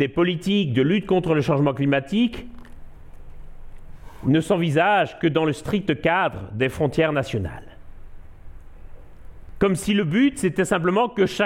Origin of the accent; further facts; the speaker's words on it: Belgium; je suis né en Belgique et pendant toute mon adolescence, la Belgique a connu une période de très grande austérité